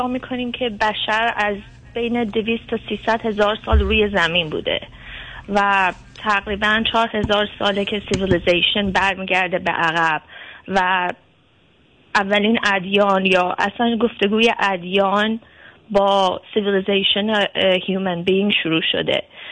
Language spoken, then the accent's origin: Persian; Iran; من خودم تو اقلیت مذهبی تو ایران بزرگ شدم